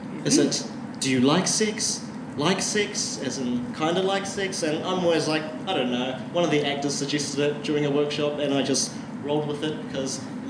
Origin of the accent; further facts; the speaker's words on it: Christchurch, Canterbury, New Zealand; that's how I saw it growing up in Christchurch.